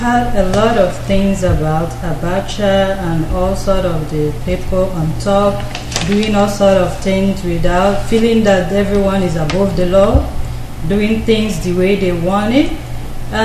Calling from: Toronto, Ontario, Canada; I'm speaking, and we are broadcasting from Toronto, Canada.

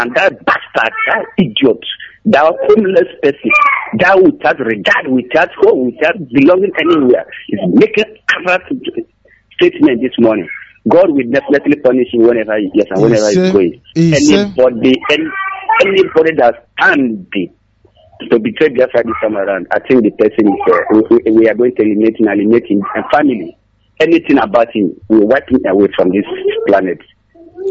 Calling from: Canada; I'm calling from Paul Anita, Canada, number 6.

